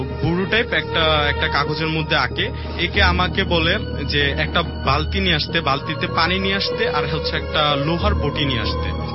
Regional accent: Comilla, Chittagong Division, Bangladesh; আমি ঘটনাটা হচ্ছে আমার গ্রামের বাড়ি কুমিল্লায়

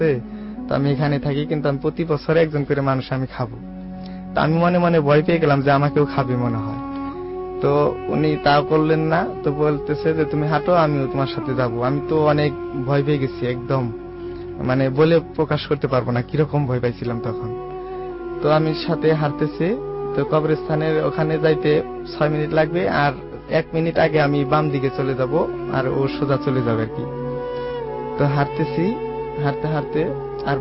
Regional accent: Tangail, Dhaka Division, Bangladesh; টাঙ্গাইল থেকে রাথুরে গ্রাম।

